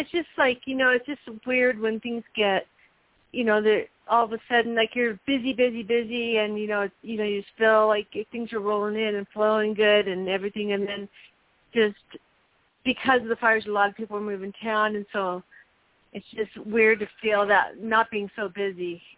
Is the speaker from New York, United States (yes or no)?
no; Los Angeles, California, United States; born there; My birthday is June 26, 1959. And I was born in Los Angeles.